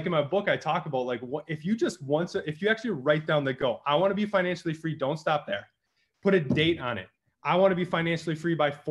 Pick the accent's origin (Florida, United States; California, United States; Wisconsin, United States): Wisconsin, United States; I grew up in Northeastern Wisconsin, a hardworking blue class, small town, same with my family